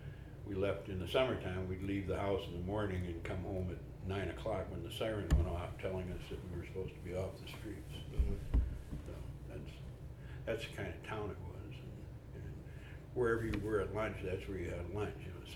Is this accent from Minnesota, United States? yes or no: yes; St. Paul, Minnesota, United States; born there; I was born in St. Paul, Minnesota.